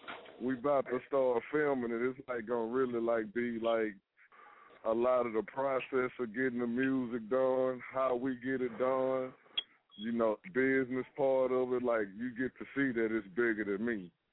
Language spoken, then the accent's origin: English; Shreveport, Louisiana, United States; Well, it started because I'm from Shreveport. My second home is Dallas, so I got family in Dallas.